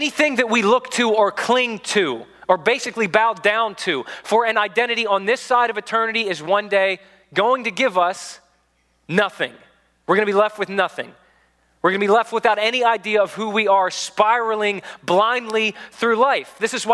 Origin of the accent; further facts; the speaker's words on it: United States; And before I'm an American, I'm a citizen of the nation of heaven.